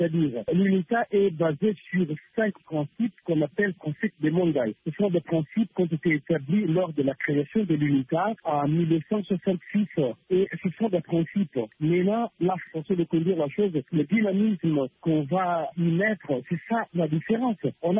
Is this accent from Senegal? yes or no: no; Kabinda, Lomami, DR Congo; Moi je suis du Kabinda.